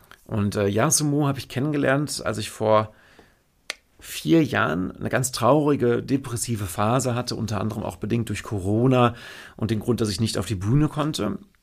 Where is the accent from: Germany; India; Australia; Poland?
Germany; Anholt, North Rhine-Westphalia; Ich habe in Arnold gewohnt die ganze Zeit. Ich bin in Bocholt zur Schule gegangen.